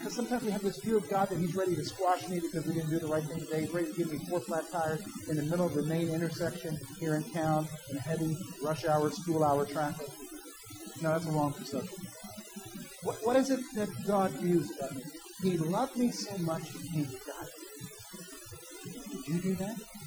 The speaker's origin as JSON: {"language": "English", "region": "South Carolina", "country": "United States", "said": "You know, I come from South Carolina. My dad comes from North Carolina."}